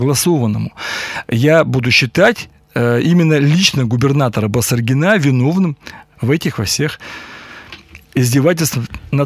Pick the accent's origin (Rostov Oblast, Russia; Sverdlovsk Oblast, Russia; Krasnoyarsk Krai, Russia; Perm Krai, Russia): Perm Krai, Russia; Perm; я здесь, я никуда не делся, я пермяк